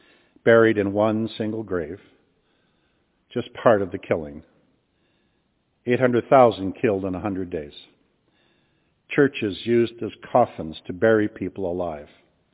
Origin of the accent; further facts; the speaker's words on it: Winnipeg, Manitoba, Canada; I grew up in Winnipeg, just a short drive from Indigenous residential schools that were just minutes from my own home.